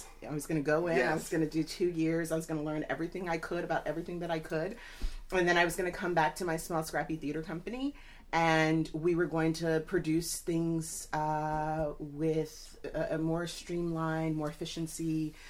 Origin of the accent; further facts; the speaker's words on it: Houston, Texas, United States; also born or lived in Atlanta, Georgia; So I grew up in Texas. I was born in Atlanta, Georgia, but I was raised in Houston, Texas.